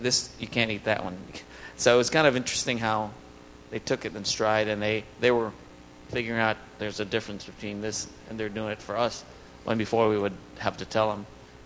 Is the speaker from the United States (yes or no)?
no; Philippines; I am Filipino, so we eat a lot of stuff that's not clean.